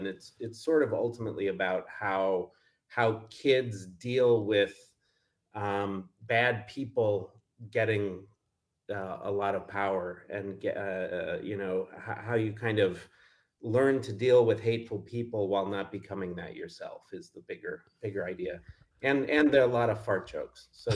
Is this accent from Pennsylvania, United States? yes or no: no; Neenah, Wisconsin, United States; born or raised there